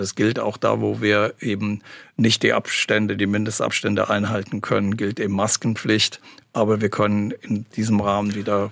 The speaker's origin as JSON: {"language": "German", "town": "Aachen", "region": "North Rhine-Westphalia", "country": "Germany", "tie": "born or raised there", "moved": "as an adult", "lives_now": "Hamburg, Germany", "said": "und ich bin in Aachen groß geworden, habe die ersten 26 Jahre dort gelebt, bin dann aber sehr viel auf Tour gewesen danach und dann nach Hamburg gezogen."}